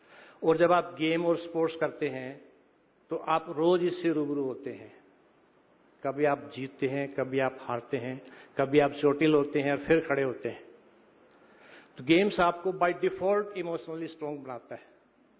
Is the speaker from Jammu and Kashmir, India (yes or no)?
no; Haryana, India; मैं हरियाणा से आता हूं, हरियाणा सरकार ने तो बहुत ही अच्छी फैसिलिटीज दी हुई हैं।